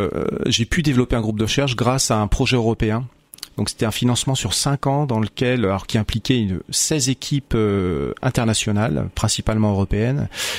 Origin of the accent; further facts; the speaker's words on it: Centre-Val de Loire, France; Donc moi, je suis originaire de la Touraine. J'ai fait toute ma formation universitaire donc à Tours.